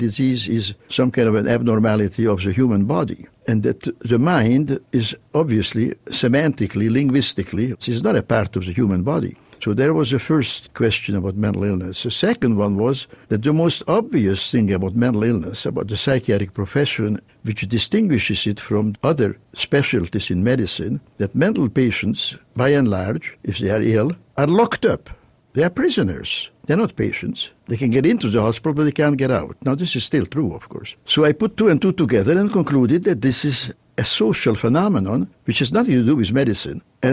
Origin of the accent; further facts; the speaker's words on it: Budapest, Hungary; Now, of course, growing up in Budapest, there were mental hospitals there too.